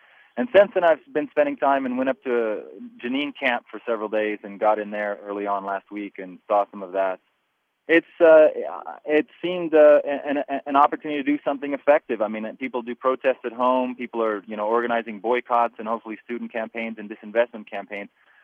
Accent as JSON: {"language": "English", "town": "Brooklyn", "region": "New York", "country": "United States", "said": "I'm from Brooklyn."}